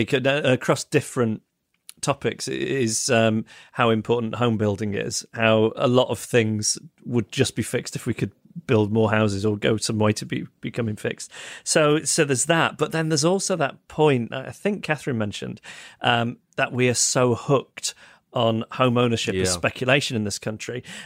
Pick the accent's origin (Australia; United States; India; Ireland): Ireland; now in United Kingdom; I'm from Ireland, but live in the UK. In the Republic of Ireland, we had mandatory civics classes from the ages of 12 to 15, followed by a state exam, which is similar to the GCSEs.